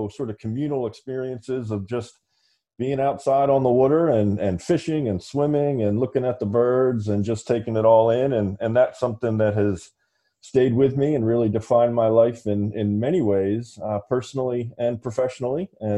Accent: Philadelphia, Pennsylvania, United States; Jessica, I grew up in Philadelphia, but my family is all from the Eastern Shore of both Virginia and Maryland, and I spent considerable time over on the Eastern Shore as a child.

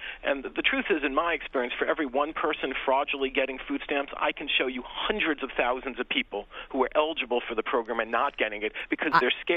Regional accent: New York, United States; You know, one analogy I make is I, as a New Yorker

